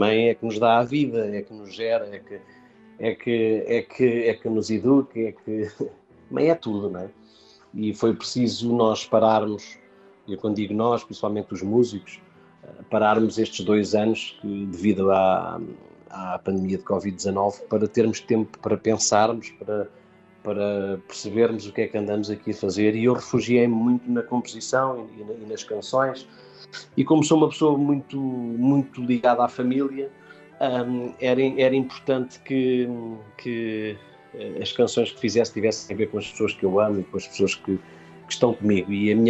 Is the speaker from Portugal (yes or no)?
yes; Miratejo, Setúbal, Portugal; Eu resido aqui na margem sul do Tejo, não é? Digamos ali na zona da Almada, Correios, Seixal. Fui criado aqui, no Miratejo.